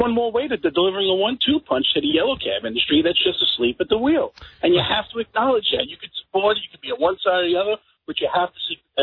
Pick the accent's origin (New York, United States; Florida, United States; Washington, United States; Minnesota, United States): New York, United States; Brooklyn; I'm a New Yorker. I support the yellow. Listen, I'm a Brooklyn guy. I support the yellow cabs.